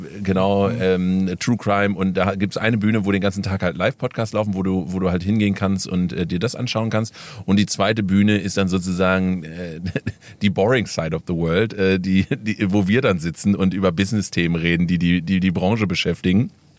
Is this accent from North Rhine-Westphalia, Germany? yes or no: yes; North Rhine-Westphalia, Germany; Ich bin ja auch aus NRW hier, also es ist schon deutschlandweit vertreten.